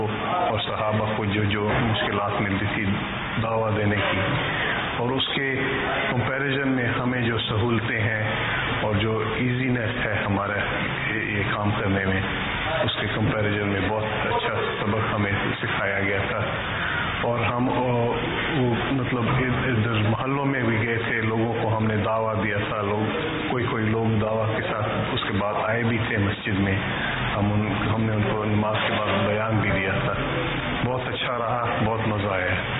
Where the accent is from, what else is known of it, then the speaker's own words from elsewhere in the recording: Mombasa, Mombasa County, Kenya; also born or lived in Nairobi; میں یہاں مباسر کی پیدا نیروبی میں ہوا تھا, مباسر کے رہنے والا ہوں. میرے والد صاحب بھی یہاں پیدا ہوئے تھے کینیا میں.